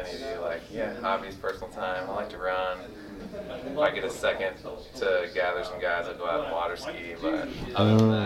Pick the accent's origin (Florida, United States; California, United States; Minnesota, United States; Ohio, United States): Ohio, United States; Columbus; I'm from Columbus, Ohio.